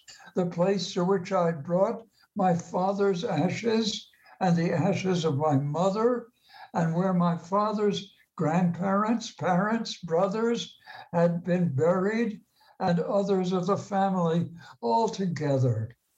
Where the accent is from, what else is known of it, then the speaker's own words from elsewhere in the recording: Maplewood, New Jersey, United States; My family, my father's family, had a burial plot in a cemetery in West Orange, New Jersey. I grew up in Maplewood nearby.